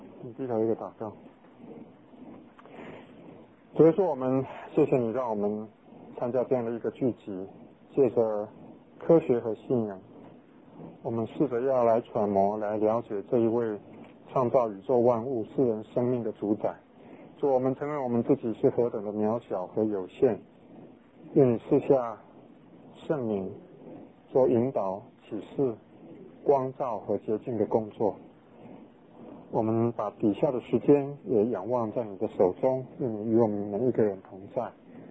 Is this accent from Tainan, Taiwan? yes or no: yes; Tainan, Taiwan; 我在乡下长大，以前我在台南农崎那边有吊桥，农崎是山地啊